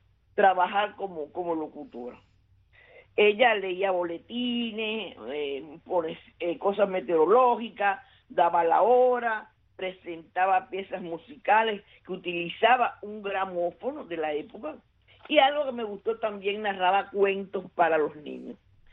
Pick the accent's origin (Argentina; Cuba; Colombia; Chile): Cuba; me demuestra quiénes somos las cubanas.